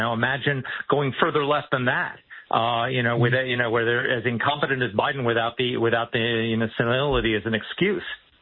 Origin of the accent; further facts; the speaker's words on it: New York City, New York, United States; That's how I feel about the city of New York right now, my hometown, the place I grew up.